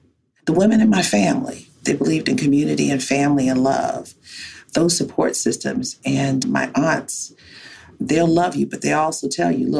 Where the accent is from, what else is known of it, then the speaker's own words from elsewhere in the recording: Baltimore, Maryland, United States; as a little Black child growing up in Baltimore, where they say the word failure is built into our very existence